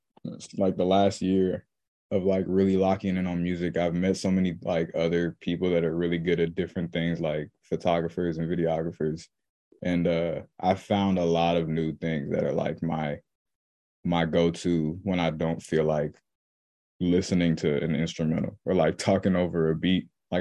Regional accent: Lynnwood, Washington, United States; also born or lived in Seattle; I mean, I was born in Seattle, but I lived there for about a year, and then we headed down here to Lynnwood. And yeah, I mean, it's been good. I've lived here my whole life.

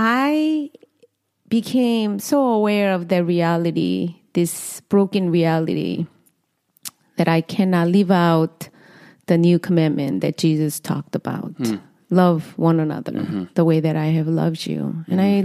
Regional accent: South Korea; I grew up in Korea in poverty

